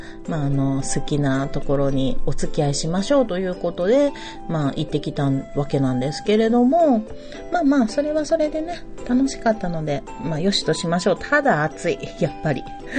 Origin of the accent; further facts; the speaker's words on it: Nara, Japan; まあ、奈良なんだけれども、まあ、母が京都で育ったりとかしたっていうことがあって、親戚も京都が多いんですけどね。